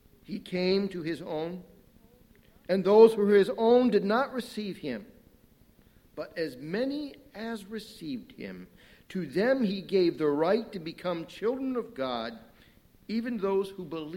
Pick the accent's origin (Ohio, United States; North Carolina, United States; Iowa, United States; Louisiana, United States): Ohio, United States; Fremont; As I was growing up in Fremont, Ohio, I did a little trapping of muskrats and raccoons with a good friend of mine.